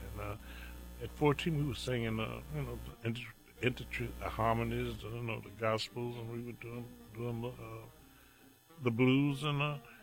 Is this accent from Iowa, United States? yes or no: yes; Des Moines, Iowa, United States; born there; When I was a kid, I was born in Des Moines, Iowa, so a lot of my family's in Iowa, so I would spend the summers in Davenport and Cedar Rapids.